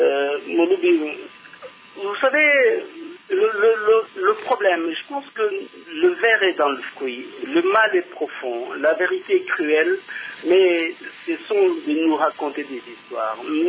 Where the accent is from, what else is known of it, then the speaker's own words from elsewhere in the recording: DR Congo; Pour nous autres Congolais.